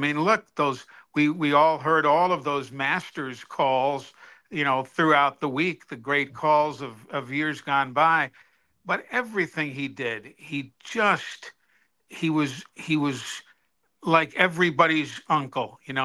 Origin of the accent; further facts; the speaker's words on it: New York, United States; moved away; I was from New York, and I moved to Alabama.